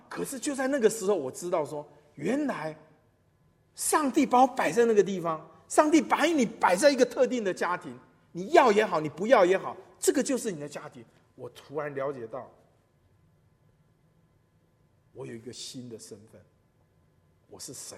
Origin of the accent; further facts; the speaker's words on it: Taiwan; first language Taiwanese Hokkien; Chinese is a second language; 我是一个台湾孩子，台语叫台湾音啊，我出生在台湾，然后呢我从小六岁以前都讲台语，六岁以后呢全部都是讲国语